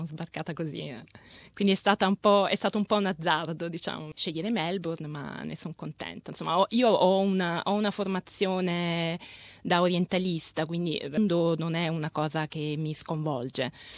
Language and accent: Italian; Nola, Campania, Italy; Allora, io vengo da Nola, provincia di Napoli. E però prima ero a Parigi